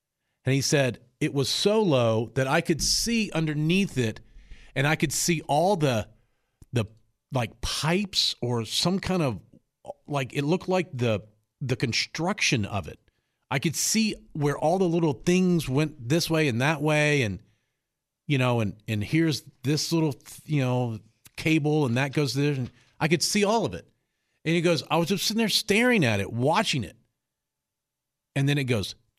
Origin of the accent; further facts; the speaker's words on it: Cookeville, Tennessee, United States; So he's coming over to the house one day in my hometown, Cookeville, Tennessee.